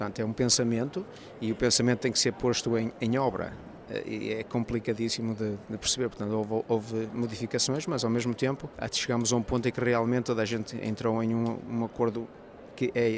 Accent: Portugal; eu como português

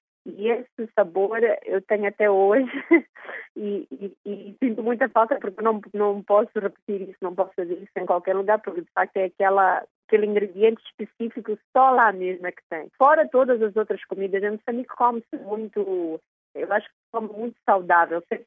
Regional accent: Maputo, Mozambique; born there; eu sou nascida em Maputo, na capital de Moçambique. A família do meu pai vem do norte, da ilha de Moçambique, e eu, por afinidade, me sinto muito ligada a essa pequena ilha no norte.

